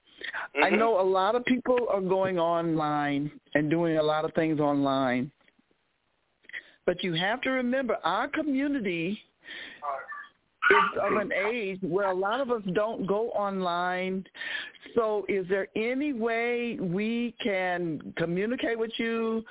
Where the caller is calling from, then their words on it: St. Louis, Missouri, United States; I'm calling from St. Louis.